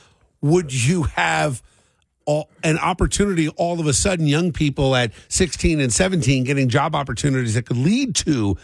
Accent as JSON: {"language": "English", "town": "Cherry Hill", "region": "New Jersey", "country": "United States", "tie": "born or raised there", "said": "growing up in Cherry Hill, I mean, I would get paid $5 a driveway."}